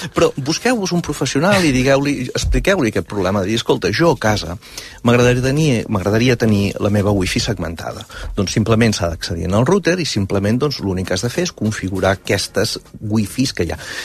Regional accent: Figueres, Catalonia, Spain; l'únic que vull que us en recordeu és que sóc de Figueres

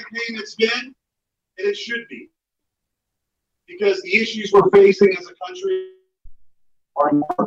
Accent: Bridgeton, New Jersey, United States; I don't come from billions. I come from Bridgeton. I'm proud of my working class roots.

